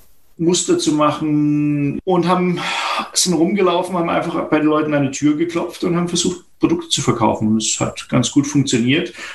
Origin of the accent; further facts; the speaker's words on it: Germany; moved away; Und als Deutsche, wir sind nun mal alle mit Wurstwaren aufgewachsen und das hat uns hier gefehlt.